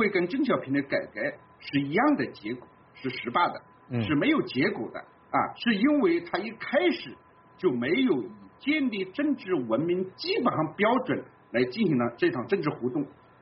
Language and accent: Chinese; China; 我是一个中国人